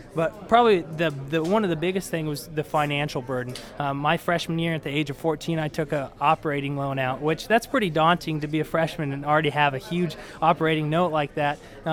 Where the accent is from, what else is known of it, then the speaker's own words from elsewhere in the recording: Merino, Colorado, United States; I'm from Marino, Colorado, which is on the northeastern plains in Colorado, kind of right next to the Nebraska border. Grew up on a family farm, about 4,300 acres, all irrigated.